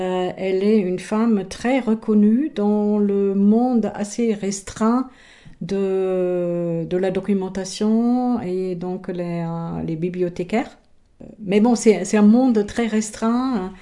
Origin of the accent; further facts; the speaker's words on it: Germany; J'ai grandi en Allemagne et j'ai vécu aussi une bonne partie de ma vie d'adulte en Allemagne.